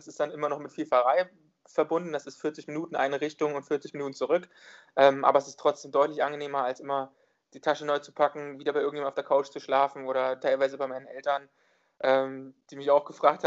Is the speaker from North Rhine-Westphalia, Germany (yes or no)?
no; Dresden, Saxony, Germany; Ich habe dann in meiner Heimatstadt Dresden die Erlaubnis gehabt, dort in der Schwimmhalle schwimmen zu können.